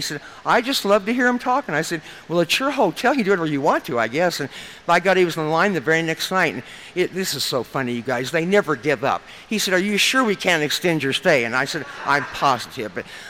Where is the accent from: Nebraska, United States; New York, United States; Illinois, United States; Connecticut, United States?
Nebraska, United States; Lincoln; You know, I grew up in Lincoln, Nebraska. I come from a wonderful home there in Lincoln, Nebraska.